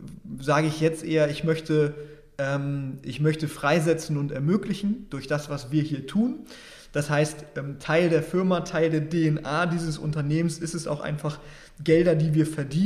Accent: Germany; born there; Ich bin als weißer Mann in Deutschland geboren

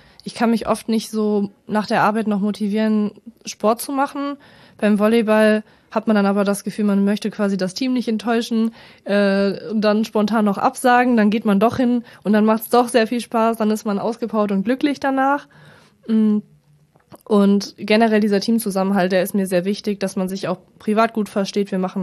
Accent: North Rhine-Westphalia, Germany; Ich komme ursprünglich aus NRW. Meine Eltern kommen allerdings aus der Gegend hier.

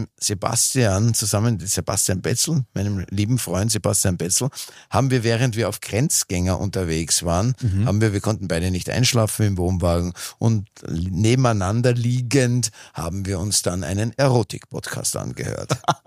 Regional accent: Switzerland; Als Schweizer

